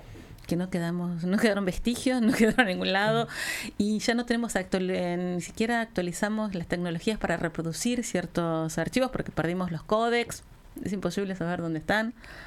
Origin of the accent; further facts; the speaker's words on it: Argentina; No sé, soy argentino.